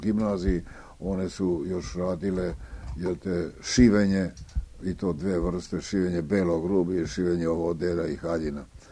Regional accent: Obrenovac, Belgrade, Serbia; born there; Ja sam rođen u Obrenovcu 1910. godine. I moje poreklo je po majci bosansko, a po ocu iz Srbije, koji je rođen u Darosavi

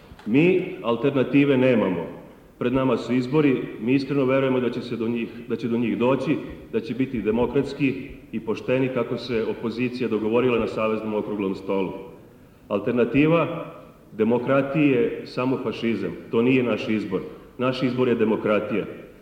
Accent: Novi Sad, Vojvodina, Serbia; ja dolazim iz Novog Sada i prenosim uverenje da je demokratska opozicija Srbije moguća.

